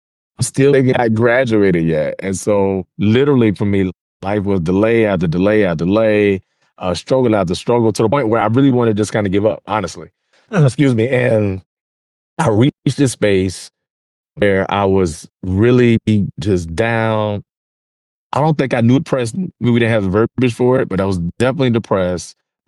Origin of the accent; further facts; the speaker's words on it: Virginia, United States; So I am from Virginia.